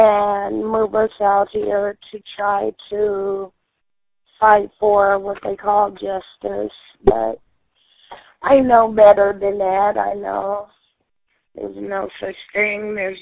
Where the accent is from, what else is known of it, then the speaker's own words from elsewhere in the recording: Seattle, Washington, United States; And so we're not even from here. Like, I'm from Seattle, Washington